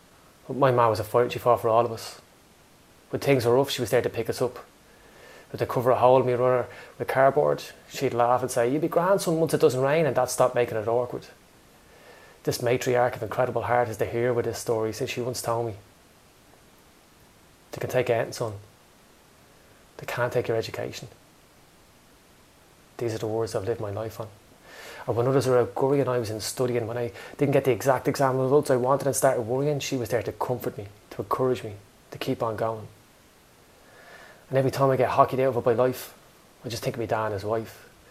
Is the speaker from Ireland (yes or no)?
yes; Dublin, Leinster, Ireland; It's called No Take Backs, and it's just about growing up in Dublin.